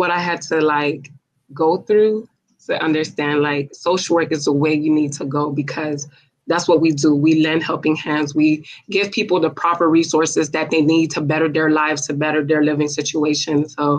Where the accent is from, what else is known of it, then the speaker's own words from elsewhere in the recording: Miami, Florida, United States; I was born and raised in Miami.